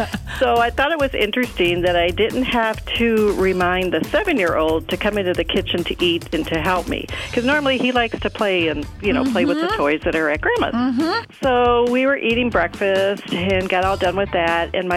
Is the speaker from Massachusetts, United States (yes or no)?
no; Madison, Wisconsin, United States; I'm from Madison.